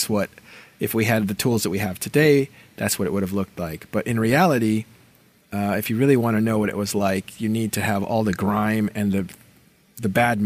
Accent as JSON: {"language": "English", "country": "United States", "said": "Like, you're from Austria, I'm from the United States."}